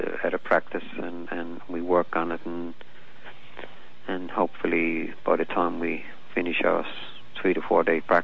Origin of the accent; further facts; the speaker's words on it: Newfoundland and Labrador, Canada; Oh, it was wonderful because I enjoyed living by the sea and experienced as a boy what it was like to fish from a dory, from a trap skiff